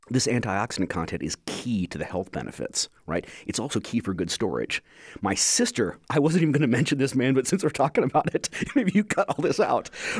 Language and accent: English; Texas, United States; also born or lived in Duluth / California / Greece; So I was born in Duluth. I grew up in Texas and California. Spent about 10 years in Greece doing my PhD